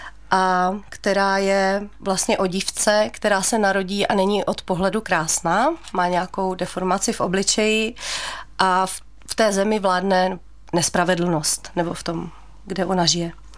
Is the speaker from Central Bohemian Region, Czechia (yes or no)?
no; Svitavy, Pardubice Region, Czechia; born there; Já jsem se narodila ve Svitavách, mám ke Svitavům velkou citovou vazbu